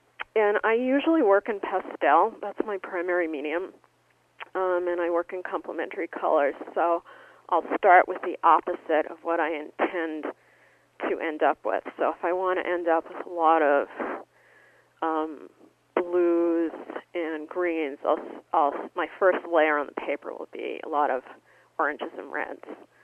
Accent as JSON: {"language": "English", "town": "New York City", "region": "New York", "country": "United States", "said": "I'm from New York City originally, and for me, the attack on the Trade Center was an attack on all of New York City and my hometown"}